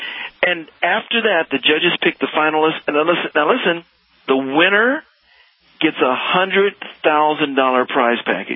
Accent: Dayton, Ohio, United States; moved away as an adult; now in Dallas, United States; 12 years ago, when we moved to Dallas from Dayton, Ohio, is where we're originally from

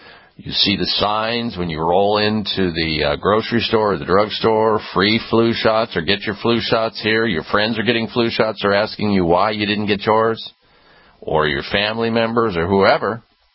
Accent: Midwest, United States; I grew up in the Midwest. Therefore, dairy was a big, big, big part of the diet on a daily basis.

